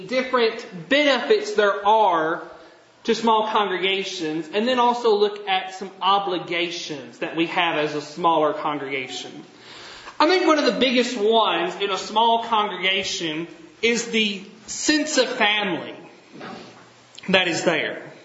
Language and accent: English; Tennessee, United States; Growing up in West Tennessee, it's not uncommon for at least half your congregation to have a 30-minute drive or more to the church building because of how spread out congregations are.